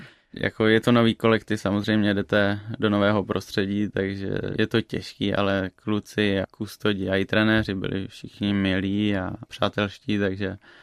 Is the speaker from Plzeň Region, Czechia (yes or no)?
no; Brno, South Moravian Region, Czechia; Narodil jsem se v Brně. Asi do mých 13 let jsme bydleli také přímo v Brně a teďka momentálně moji rodiče bydlí v Popůvkách, což je kousek u Brna, kde jsem bydlel asi 5 let možná a teďka bydlím tady.